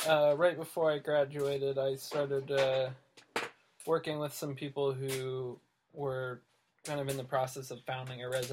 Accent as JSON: {"language": "English", "region": "Great Smoky Mountains", "country": "United States", "tie": "born or raised there", "said": "So it's something that growing up in the Smoky Mountains kind of had always stuck with me."}